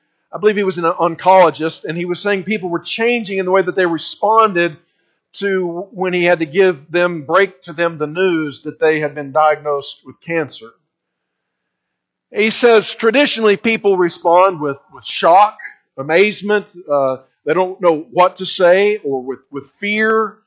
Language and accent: English; Texas, United States; I grew up in the Texas Panhandle